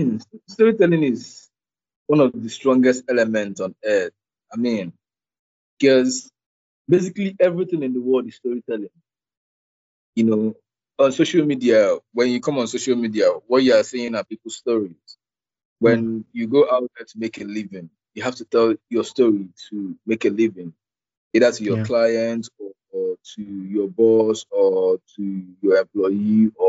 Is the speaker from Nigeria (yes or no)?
yes; Nigeria; I'm a Nigerian filmmaker.